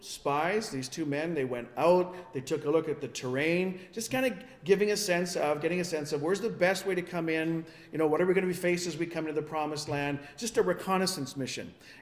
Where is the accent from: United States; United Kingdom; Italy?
United Kingdom; England; I'm an English guy